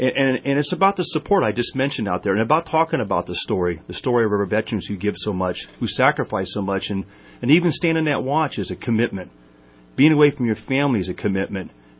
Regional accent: Fruitland, Idaho, United States; moved away as an adult; Well, I did grow up in Idaho, where a little place called Fruitland, which is not too far from where I live today. I married my high school sweetheart. We left Idaho in 1982 and joined the service

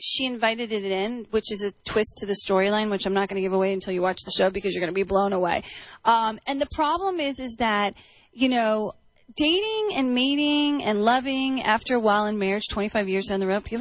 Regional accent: New Jersey, United States; Yes, I don't have any subtlety. I'm from Jersey.

